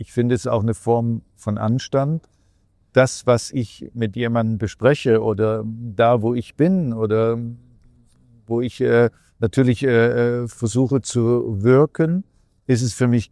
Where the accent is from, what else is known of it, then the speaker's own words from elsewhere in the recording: Germany; ich als Deutsche